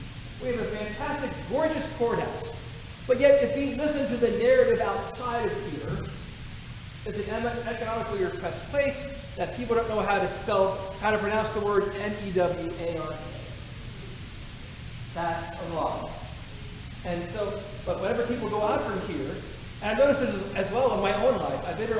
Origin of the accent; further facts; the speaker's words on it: Hilliard, Ohio, United States; also born or lived in Upper Arlington; I was born in Upper T. Arlington, or Upper Arlington, and then we moved to Hillbilliard, Ohio.